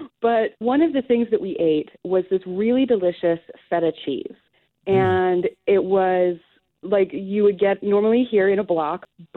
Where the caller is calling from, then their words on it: Boise, Idaho, United States; I'm calling from Boise, Idaho.